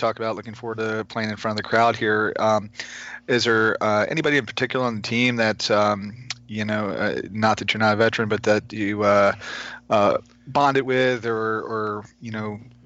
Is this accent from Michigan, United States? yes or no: no; Bel Air, Maryland, United States; Yeah, I'm from Bel Air.